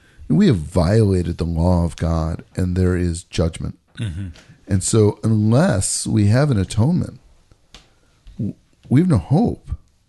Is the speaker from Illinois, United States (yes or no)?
yes; Chicago, Illinois, United States; No, I didn't go to the Cowboy Hall of Fame. I'm from Chicago. Why would I do that?